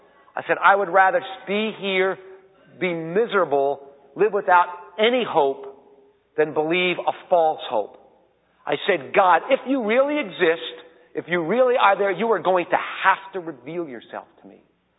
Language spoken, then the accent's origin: English; Miami Beach, Florida, United States; And I said, well, I come from Miami Beach.